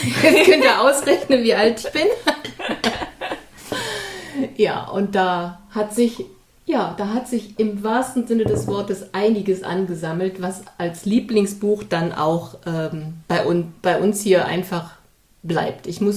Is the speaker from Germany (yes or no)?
yes; East Germany, Germany; ich bin auch ein Kind der DDR.